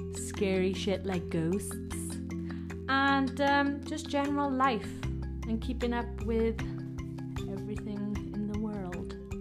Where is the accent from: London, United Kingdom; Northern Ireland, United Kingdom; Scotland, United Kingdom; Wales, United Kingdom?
Wales, United Kingdom; I am from Wales in the UK, South Wales.